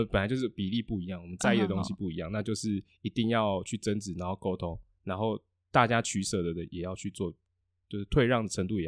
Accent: Jiaoxi, Yilan County, Taiwan; 我是礁溪人，我是宜兰人、

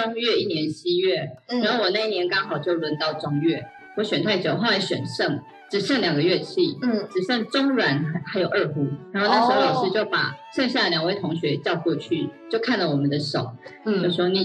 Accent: Taichung, Taiwan; also born or lived in Taipei; 我是台中人，然后我就到台北去念国立艺专台艺。

